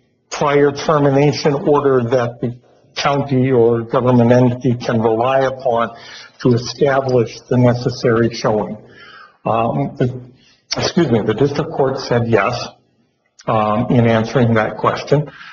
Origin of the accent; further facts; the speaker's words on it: Mankato, Minnesota, United States; I'm an attorney from Mankato, Minnesota